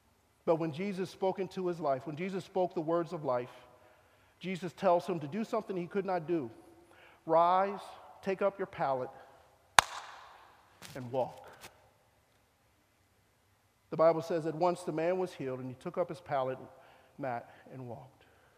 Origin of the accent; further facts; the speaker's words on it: Philadelphia, Pennsylvania, United States; growing up in North Philly at the time in the 60s, 70s, and 80s